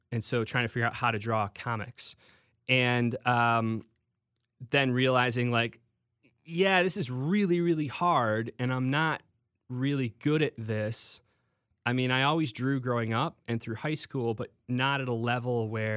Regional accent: Homer Glen, Illinois, United States; I grew up in the southwest suburbs, fairly close to you, actually. I grew up in Homer Glen.

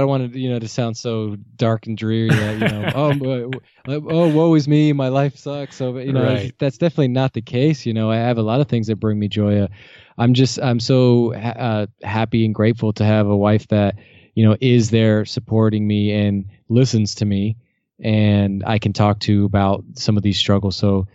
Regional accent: Florida, United States; I mean, I'm from Florida and there's a lot of, it's a big retirement community.

